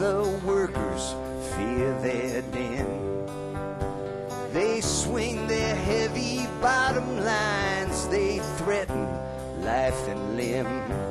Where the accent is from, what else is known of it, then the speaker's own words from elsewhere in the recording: Philadelphia, Pennsylvania, United States; I grew up in South Philly, you know. I can't help myself.